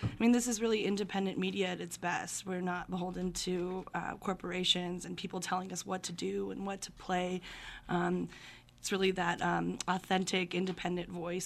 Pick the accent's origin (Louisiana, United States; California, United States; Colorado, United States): Colorado, United States; I'm growing up in Colorado. My parents are from Iran, and we have a Persian community here